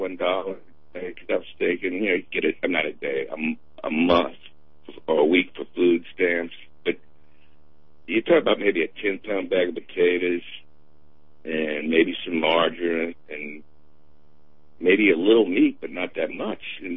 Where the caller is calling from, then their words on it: Covington, Louisiana, United States; from Covington, Louisiana.